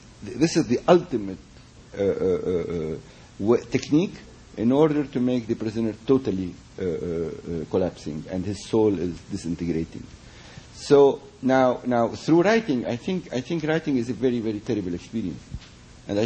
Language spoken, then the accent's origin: English; Beirut, Beirut Governorate, Lebanon; English is a second language; Personally, I come from Beirut, where we never had a dictatorship regime, but we had a society regime which collapsed.